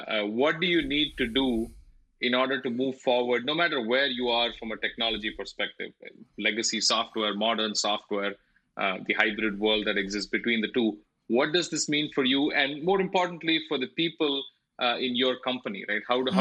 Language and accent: English; Chennai, Tamil Nadu, India; moved away as an adult; now in United States; I was born in Chennai in the south of India. So I grew up there. And then I moved here for grad school.